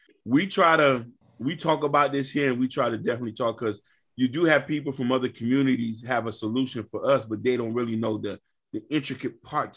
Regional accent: Liberty City, Florida, United States; I'm from Liberty City. You feel me? I grew up in the streets.

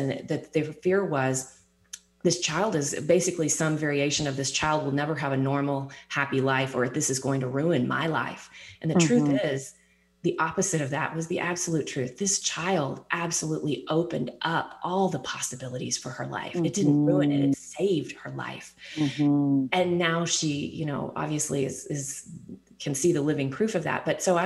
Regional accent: Texas, United States; Growing up in Texas in the mornings, I would often, on the way to school, I would find turtles crossing the road.

